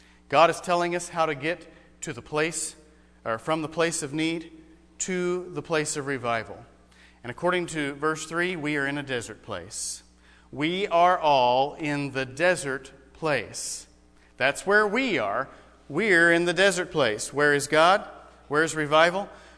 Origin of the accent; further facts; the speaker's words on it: New Mexico, United States; Now, I grew up in New Mexico, and New Mexico highways look a lot like what's pictured here.